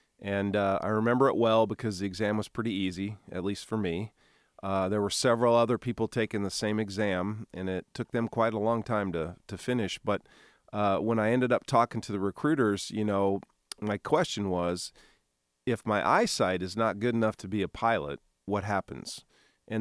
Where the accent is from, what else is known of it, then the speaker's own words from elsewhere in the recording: Ashland, Nebraska, United States; in my hometown of Ashland, a very small town between Omaha and Lincoln on Highway 6